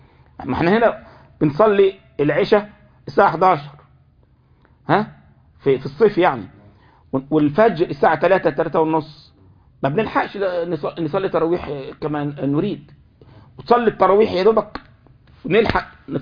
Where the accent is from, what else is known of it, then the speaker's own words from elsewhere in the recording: Egypt; هو طبعا أكثر أطول قراءة في رمضان هي عند الشيخ أسامة عندنا في مصر، واضح.